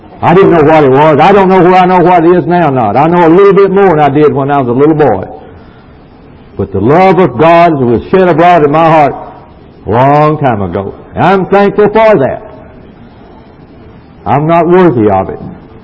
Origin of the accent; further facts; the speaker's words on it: Jackson, Tennessee, United States; when I came from Jackson, Tennessee, to come to Dallas, Texas, I wanted to see Jesus.